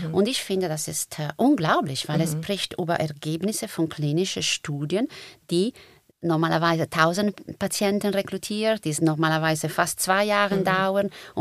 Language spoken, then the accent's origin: German; Italy; German is a second language; ich komme ursprünglich aus Italien